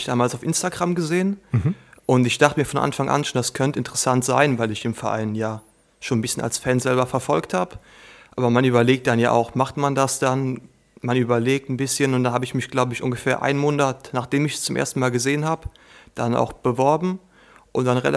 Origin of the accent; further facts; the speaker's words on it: Oberdürmbach, Rhineland-Palatinate, Germany; bin 19 Jahre alt und komme aus Oberdürmbach, aus dem Brohltal ganz im Norden von Rheinland-Pfalz.